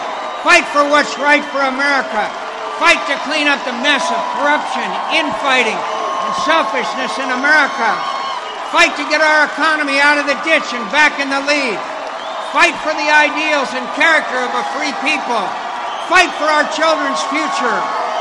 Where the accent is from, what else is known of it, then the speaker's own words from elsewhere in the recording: United States; I'm an American, and I choose to fight.